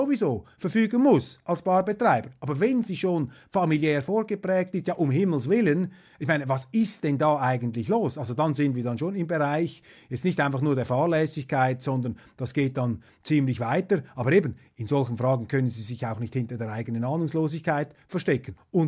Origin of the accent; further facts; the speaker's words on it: Switzerland; an die ich mich als Journalist, als Schweizer jemals erinnern kann.